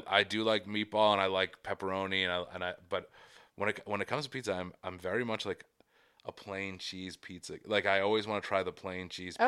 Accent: Boston, Massachusetts, United States; accent: Boston; My Boston accent came up.

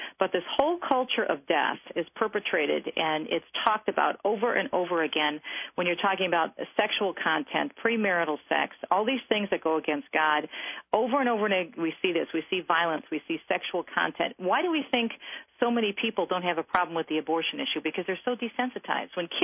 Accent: Michigan, United States; across my home state of Michigan.

